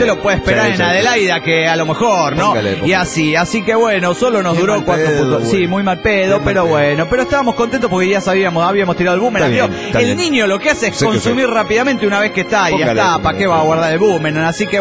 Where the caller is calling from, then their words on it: Morelia, Michoacán, Mexico; de Morelia, Michoacán, México.